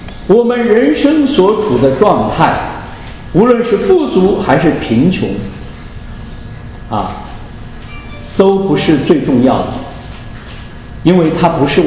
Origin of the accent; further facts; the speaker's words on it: Qinghai, China; moved away as an adult; also born or lived in Northeast China / Japan; 我从小生活在这个偏远的青海啊，那是中国最落后的省份啊，我不会想到说，哎，我跑到东北去读大学